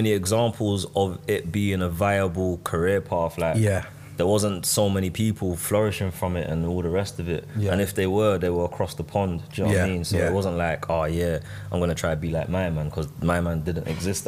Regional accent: London, United Kingdom; because we're from South London and whatever, and no one knew about us.

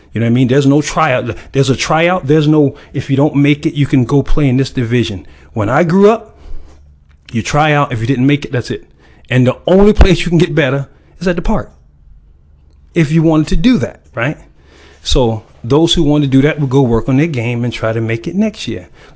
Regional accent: Hampton, South Carolina, United States; born there; I was born in Hampton, South Carolina in August 1969.

